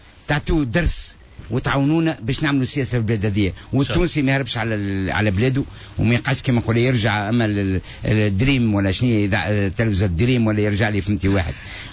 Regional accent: Tunisia

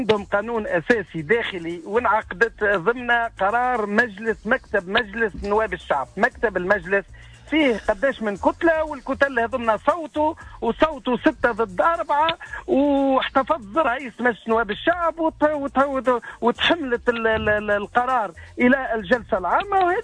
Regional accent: Tunisia

